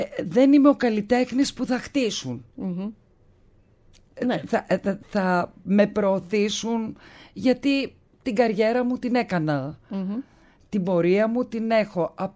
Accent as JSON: {"language": "Greek", "country": "Cyprus", "said": "και την Κύπρο», που είναι η πατρίδα μου"}